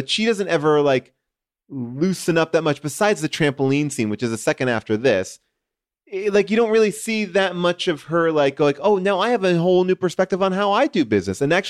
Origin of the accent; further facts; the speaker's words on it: New York, United States; This is my life. I grew up in New York, outside of New York City. I went to FAO Schwartz.